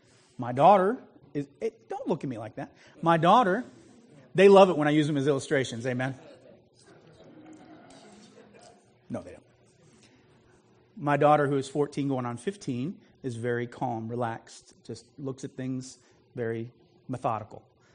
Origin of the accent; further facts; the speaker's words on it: United States; I mean, I'm an American. I look at miles per hour